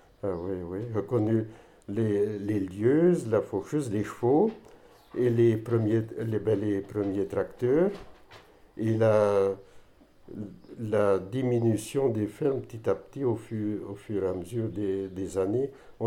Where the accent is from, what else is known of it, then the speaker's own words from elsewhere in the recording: Saint-Léger-des-Prés, France; je suis né à Saint-Léger-des-Prés en 1947 et j'ai tout le temps vécu dans la commune